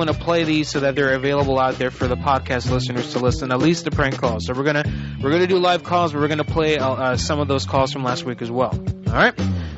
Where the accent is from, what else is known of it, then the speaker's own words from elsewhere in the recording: Florida, United States; You know, I was raised in Volusia County. You know, Daytona Beach is like the capital of Volusia County.